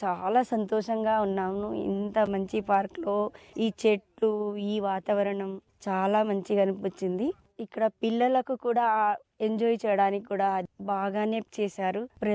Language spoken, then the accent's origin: Telugu; Gujarat, India; మేము గుజరాత్ నుండి వచ్చినాము. ఇక్కడ మా చుట్టాలున్నారు, నెలకు ఒకసారి వస్తాము.